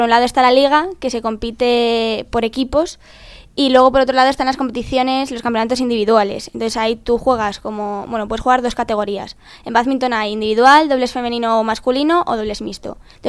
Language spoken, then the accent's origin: Spanish; Soto de la Marina, Cantabria, Spain; yo soy de Santander y desde los 7 años empecé ahí en el equipo de, bueno, de donde yo vivía, en el pueblo al lado de Santander.